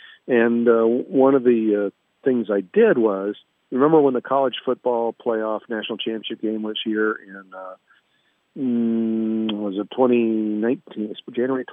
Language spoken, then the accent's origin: English; Midwest, United States; I remember as a kid growing up in the Midwest, I just always thought the Pac-12 was a pretty cool conference